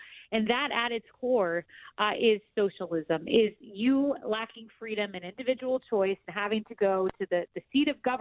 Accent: Florida, United States; You know, I'm from Florida. I'm still a homeowner there. I consider it my permanent residence

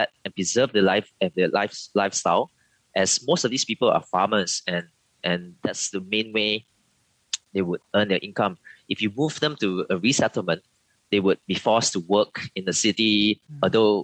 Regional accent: Kuching, Sarawak, Malaysia; because I'm actually from Kuching, Sarawak myself. I was born there.

